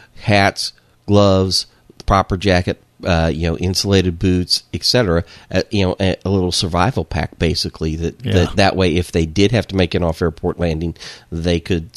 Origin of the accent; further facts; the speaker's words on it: Illinois, United States; You know, I grew up in the Illinois, and my dad made sure in the wintertime we had, if we were driving somewhere in the trunk of the car, we had blankets